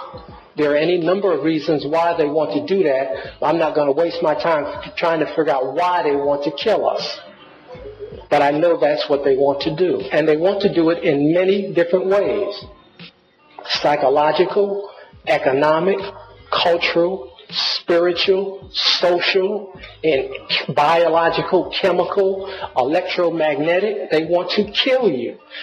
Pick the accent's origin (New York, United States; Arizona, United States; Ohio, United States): New York, United States; Brooklyn; First of all, I grew up in Brooklyn, and I saw, looking back on my life, I saw about 30 of my friends